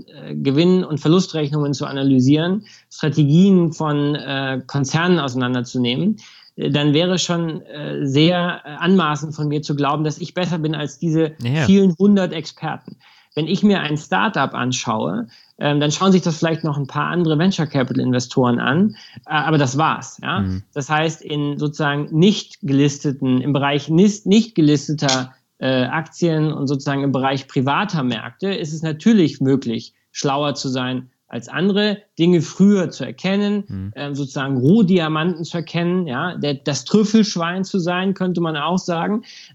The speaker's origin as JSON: {"language": "German", "town": "Munich", "region": "Bavaria", "country": "Germany", "tie": "born or raised there", "said": "München ist Meine Heimat natürlich und der Ort, in dem ich lebe."}